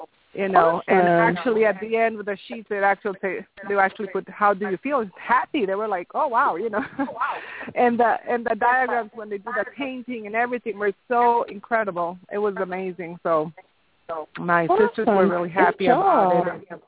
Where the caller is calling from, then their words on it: Tampa, Florida, United States; from Tampa.